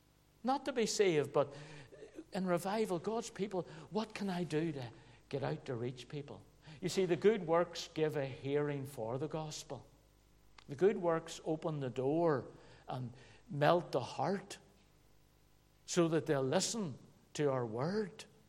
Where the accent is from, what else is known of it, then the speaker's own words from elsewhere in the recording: Belfast, Northern Ireland, United Kingdom; I grew up in Belfast